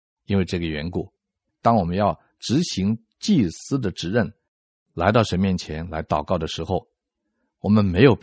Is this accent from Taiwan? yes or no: no; China; 好像我们中国人喜欢走后门呐，讲人情